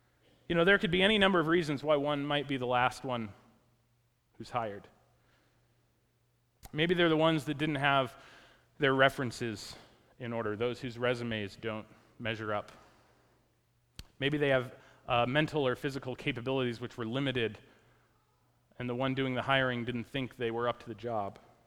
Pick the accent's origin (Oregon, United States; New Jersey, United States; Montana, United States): Oregon, United States; I was from Oregon, so I liked the idea of moving back to Oregon.